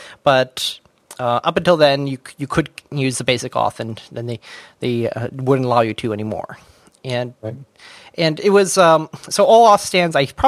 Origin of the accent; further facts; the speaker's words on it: United States; I'm American. I don't know anything.